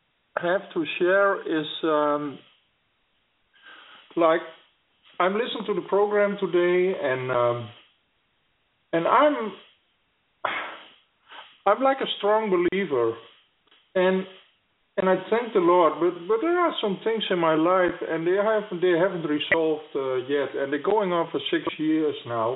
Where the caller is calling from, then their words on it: Netherlands; From Holland.